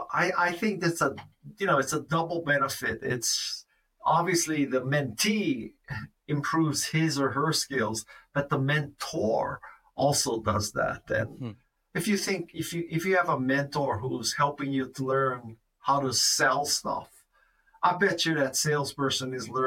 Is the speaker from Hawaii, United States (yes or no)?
yes; Honolulu, Hawaii, United States; I'm from Honolulu, Hawaii. You know, there's not a lot of pond hockey in Honolulu.